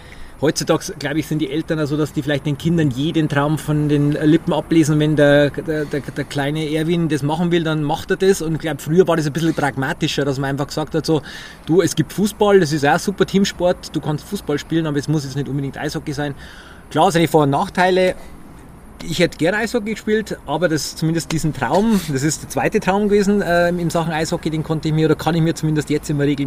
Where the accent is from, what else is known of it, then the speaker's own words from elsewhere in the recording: Bad Kötzting, Bavaria, Germany; da bin ich geboren und aufgewachsen in Kötzting und jetzt Bad Kötzting.